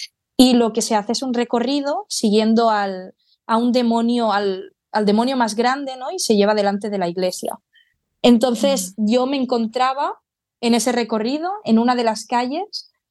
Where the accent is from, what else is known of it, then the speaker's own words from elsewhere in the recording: Vilafranca del Penedès, Catalonia, Spain; Estamos hablando de la fiesta mayor de mi pueblo, que es Vilafranca del Penedès